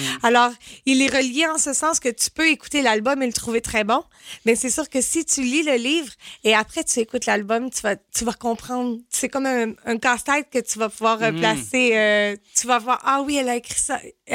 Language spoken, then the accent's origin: French; Quebec, Canada; je suis québécoise, je viens du Québec.